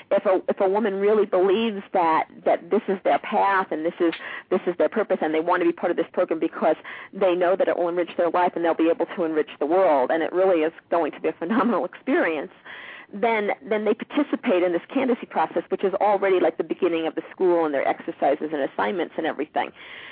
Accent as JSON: {"language": "English", "region": "New York", "country": "United States", "said": "Excuse my language, but I'm from New York, so."}